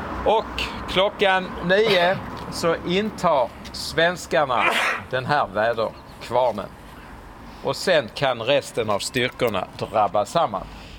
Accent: Skåne, Sweden; jag känner mig mer som skåning än som svensk eller dansk

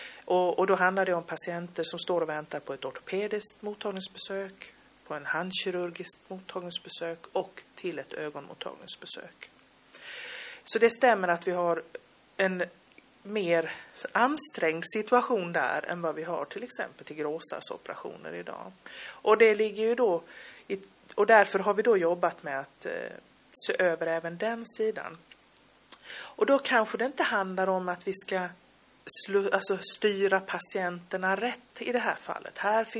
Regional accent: Norrland, Sweden; som norrlänning så har vi ett Skåne som inte kanske är så långt tycker jag

